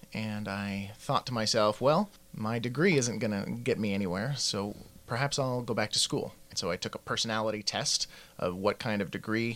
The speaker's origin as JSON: {"language": "English", "region": "Utah", "country": "United States", "tie": "born or raised there", "also_born_or_lived": "Idaho", "moved": "yes", "said": "I was born and raised largely in Utah, and for the previous 10 or so years, I was in Idaho and only moved to the Pacific Northwest about a year and a half ago."}